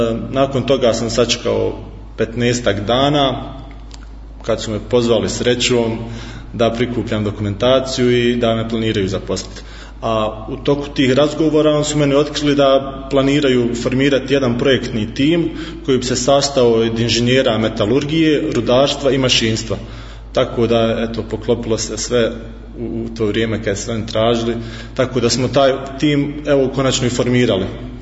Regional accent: Budoželje, Federation of Bosnia and Herzegovina, Bosnia & Herzegovina; rodom sam sa Budoželja, gdje sam i odrastao do 98. kada smo preselili u Vareš Majdan. Tu sam završio osnovnu školu, srednju sam završio u Varešu, također gimnaziju.

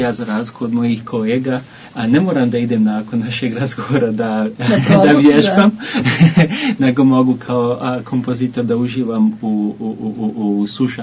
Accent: Sarajevo, Federation of Bosnia and Herzegovina, Bosnia & Herzegovina; a rođen sam u Sarajevu, gdje sam također počeo svoju edukaciju saksofona

